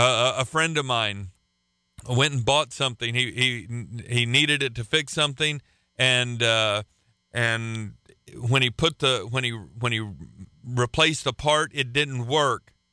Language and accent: English; United States; I don't get to heaven because I'm an American.